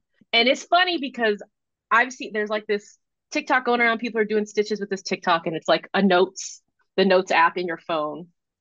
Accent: West Coast, United States; different stuff that I had never heard of growing up on the West Coast. You get to the East Coast and you just have different stuff.

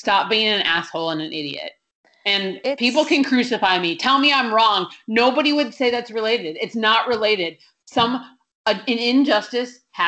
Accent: Minnesota, United States; I grew up in Minnesota and it's breaking my heart. Like, I'm so glad I'm not there now.

